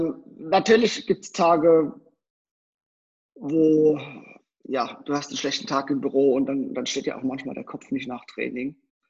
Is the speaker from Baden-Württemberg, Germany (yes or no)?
yes; Mannheim, Baden-Württemberg, Germany; moved away as an adult; now in Switzerland; bin 41 Jahre alt. Ich lebe seit etwas mehr als 11 Jahren jetzt in der Schweiz. Bin geboren in Deutschland, komme gebürtig aus Mannheim. Eigentlich bin vor etwa 11 Jahren in die Schweiz gekommen.